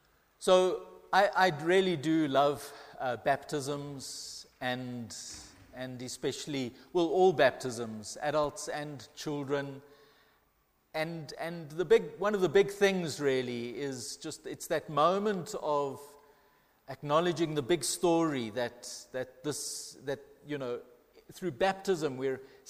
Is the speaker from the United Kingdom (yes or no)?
yes; England, United Kingdom; I'm English in a country where English is the predominant language of exchange.